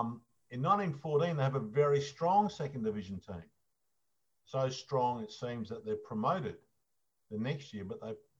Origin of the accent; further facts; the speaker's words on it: Queensland, Australia; And then as a Moorabbin club, being a Queenslander, I made a big boo-boo in my search here.